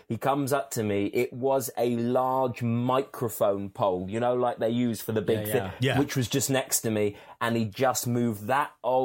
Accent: England, United Kingdom; I'm an Englishman, you know, we took guns.

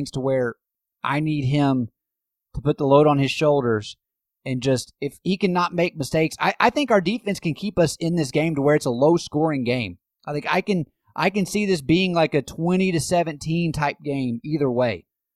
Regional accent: Tennessee, United States; I grew up in East Tennessee.

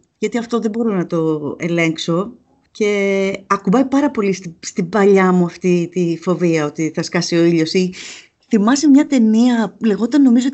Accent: Kea, South Aegean, Greece; Το νησί μου είναι Ιτζιά.

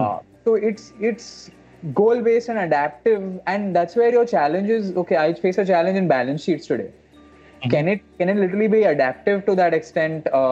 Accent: India; Because as an Indian especially, I absorb entertainment very well more than learning.

